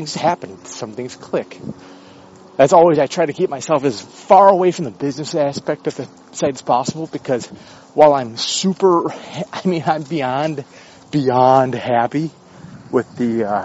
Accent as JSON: {"language": "English", "country": "United States", "said": "Post box? Mailbox, because I'm an American."}